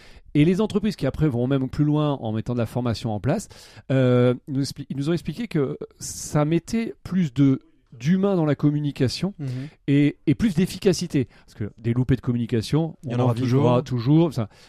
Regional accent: Hauts-de-France, France; comme nous on est du Nord, on s'est dit on va se faire un beau challenge

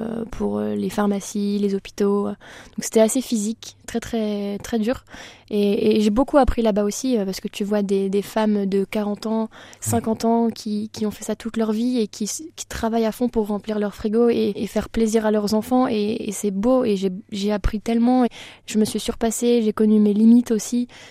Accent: Reims, Grand Est, France; born there; now in Chalon, France; Ouais, j'habite à Chalon. Je suis née à Reims quand même.

